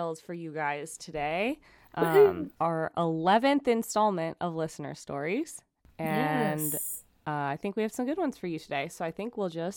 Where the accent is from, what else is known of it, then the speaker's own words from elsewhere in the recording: New York City, New York, United States; now in Germany; So I live in Germany right now. I'm from New York City, but my boyfriend is German